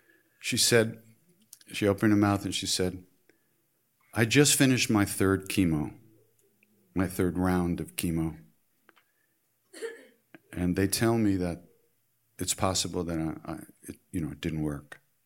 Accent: New York, United States; I'm from New York, okay, as you know.

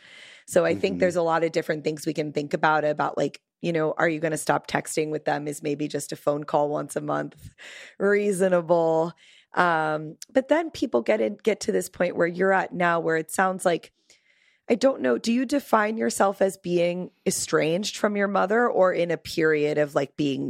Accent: Florida, United States; I'm from Florida, so I know that.

